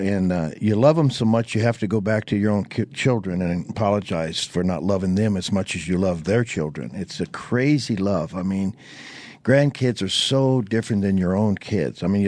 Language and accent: English; California, United States; now in Arizona, United States; I'm from California originally. I lived out in Arizona now for 40-plus years